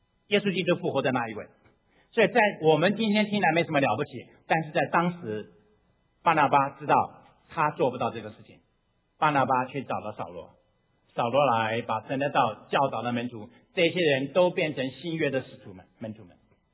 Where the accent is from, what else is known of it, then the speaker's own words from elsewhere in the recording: China; 我们中国人